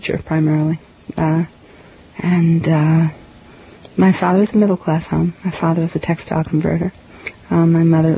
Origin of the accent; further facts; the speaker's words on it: Bronx, New York, United States; Well, I'm a real New York kid. I was born in the Bronx, raised in the Bronx, and most of my married life was spent in Manhattan.